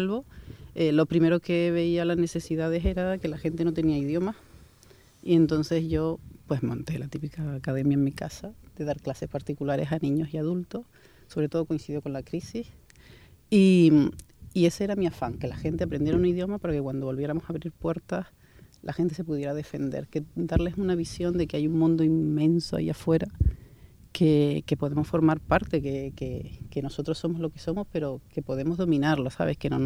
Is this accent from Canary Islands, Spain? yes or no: yes; Fuerteventura, Canary Islands, Spain; yo me siento muy majorera. Y entonces era como un poco el contacto que yo mantenía con mi isla era a través de esa feria